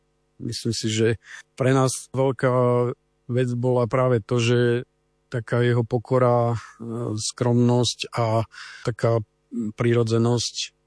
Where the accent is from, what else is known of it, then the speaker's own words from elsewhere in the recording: Ružomberok, Žilina Region, Slovakia; som architekt z Ružomberka.